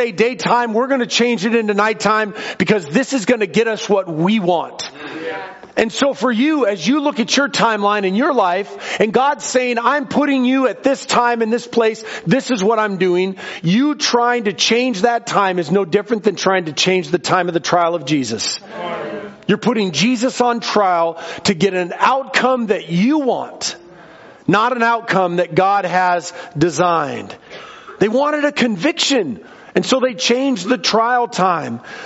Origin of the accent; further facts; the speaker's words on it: Seattle, Washington, United States; Me, I grew up in Seattle where the harvest was going down to the Safeway.